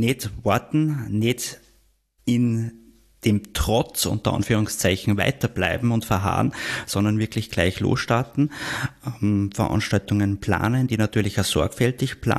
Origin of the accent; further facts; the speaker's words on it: Vienna, Austria; die was direkt in der Bundeshauptstadt bei uns in Wien einen Verein gründet.